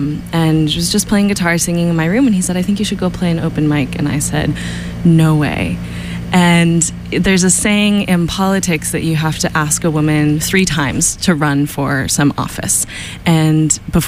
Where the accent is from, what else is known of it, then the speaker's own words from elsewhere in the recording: Portland, Oregon, United States; moved away as an adult; also born or lived in Tacoma; Now, I was born in Tacoma, just south of Seattle, and then moved to Portland, where my dad is from, when I was six, and grew up there. And then I came out here for school.